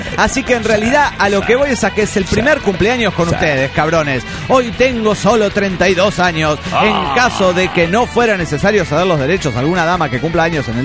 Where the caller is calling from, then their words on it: Tijuana, Baja California, Mexico; de Tijuana, Baja California, México.